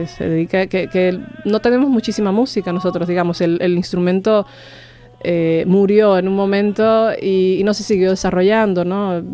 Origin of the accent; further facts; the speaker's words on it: Cuba; yo vengo de Cuba